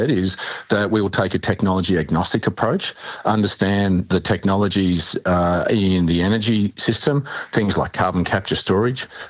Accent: Queensland, Australia; Queensland, my home state, is going to sweat out their coal-fired power assets longer

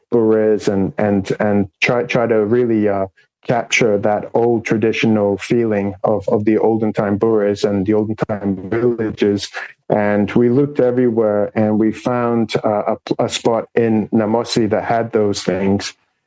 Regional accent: Suva, Central Division, Fiji; And I grew up in Suva, so for me, it was a dream to try and make a feature film set in Suva.

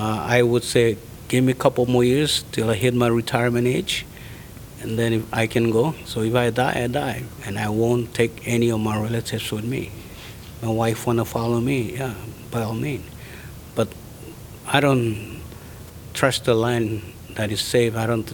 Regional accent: Kwajalein Atoll, Marshall Islands; born there; also born or lived in Bikini; I was born on Kwajalein Atoll, and I've never heard of many things.

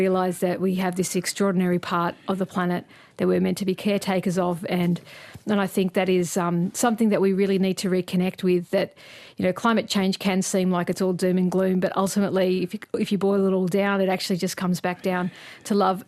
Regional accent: Australia; It's been really difficult, I must say, particularly as an Australian scientist working as all of this material

